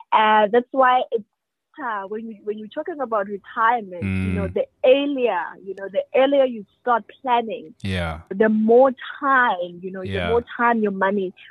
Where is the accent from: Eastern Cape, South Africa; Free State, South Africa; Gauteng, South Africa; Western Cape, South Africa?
Free State, South Africa; I'm from Free State.